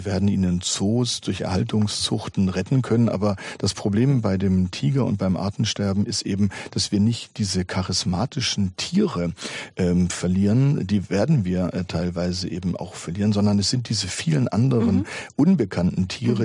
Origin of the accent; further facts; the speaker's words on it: Hamburg, Germany; Wir waren als Hamburger Dauergäste bei Hagenbeck